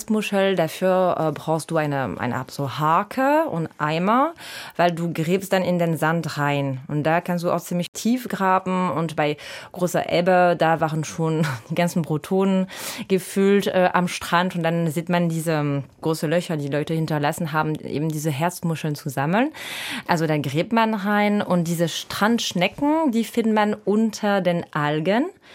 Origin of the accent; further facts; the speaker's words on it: Morlaix, Brittany, France; also born or lived in Carantec; ich bin in Morlaix aufgewachsen und auch in Carantec. Also im Sommer waren wir in Carantec, das ist im Nord Finistère, also an der absoluten Spitze der Bretagne und ganz, ganz nördlich.